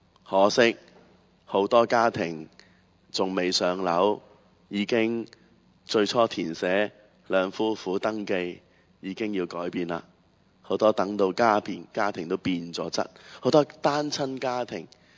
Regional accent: Hung Hom, Hong Kong; 紅磡係我土生土長、一路長大嘅地方，

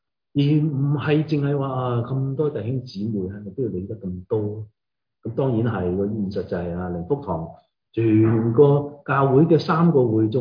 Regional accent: China; 我哋中国人

